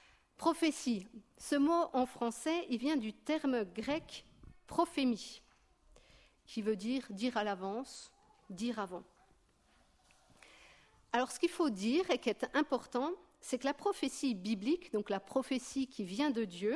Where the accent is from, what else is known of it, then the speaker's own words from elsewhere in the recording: Bourgogne-Franche-Comté, France; Ensuite, on est reparti un petit peu dans un peu plus au nord de la France, en Franche-Comté, dans le Doubs. Peut-être que vous entendrez un peu mon accent, parce que je suis native. En fait, je suis native de là-bas.